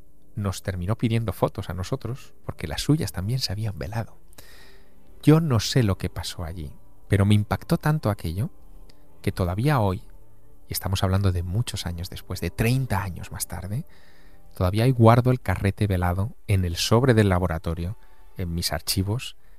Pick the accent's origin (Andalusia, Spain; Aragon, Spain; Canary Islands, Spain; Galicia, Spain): Aragon, Spain; Teruel; cada vez que regreso a mi ciudad natal, a Teruel.